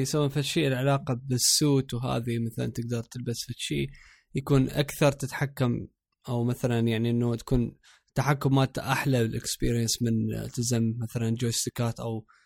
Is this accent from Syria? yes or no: no; Iraq; سواء ذا كان يعني بلدنا العراق او الدول العربيه